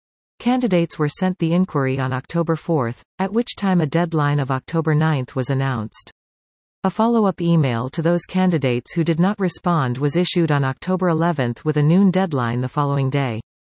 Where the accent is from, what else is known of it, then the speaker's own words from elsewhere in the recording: Ontario, Canada; I was born and raised in Northern Ontario and have been a resident of Valley East for more than 25 years.